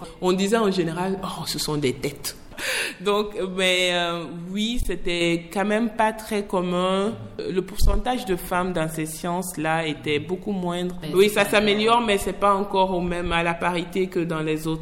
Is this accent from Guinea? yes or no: yes; Fria, Boké, Guinea; Je suis née à Fria d'une mère sage-femme et d'un père ingénieur qui a travaillé à l'usine Frigia. Mon père est originaire d'un village qui relève de Beila et ma mère d'un village qui relève de Zérékoré.